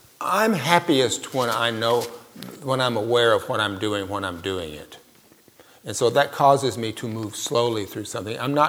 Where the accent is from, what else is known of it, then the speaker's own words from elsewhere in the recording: Mississippi, United States; and also I came from Mississippi. You know, Eudora Welty lived up the street from me.